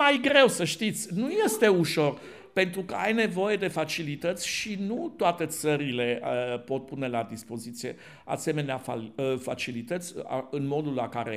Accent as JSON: {"language": "Romanian", "country": "Romania", "said": "noi, ca și români"}